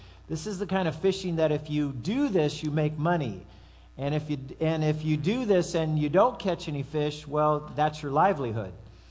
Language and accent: English; California, United States; I come from Southern California. There's no natural lakes hardly at all down there.